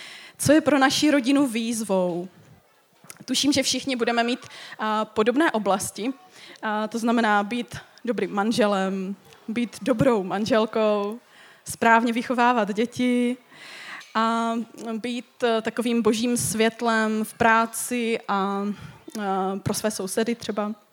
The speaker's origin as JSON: {"language": "Czech", "town": "Český Těšín", "region": "Moravian-Silesian Region", "country": "Czechia", "said": "kterou jsme trošku rozjeli v Českém Těšíně, odkud pocházíme"}